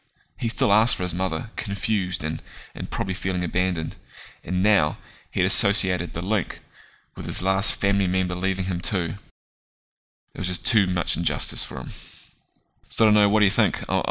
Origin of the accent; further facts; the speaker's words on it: New Zealand; I've always been proud of being a New Zealander. Mum's English, but you know, I live in New Zealand, I'm really proud